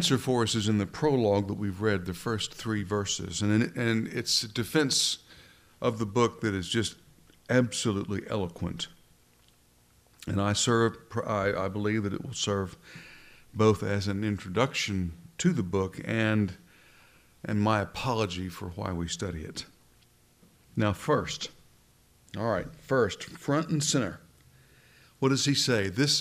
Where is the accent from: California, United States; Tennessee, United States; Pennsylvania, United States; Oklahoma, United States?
Tennessee, United States; Memphis; I grew up in Memphis, Tennessee